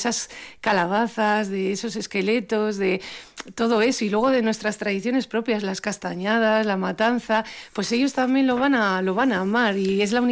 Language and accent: Spanish; Basque Country, Spain; nosotros como vascos tenemos un bagaje, nuestro idioma, el euskera, nuestras tradiciones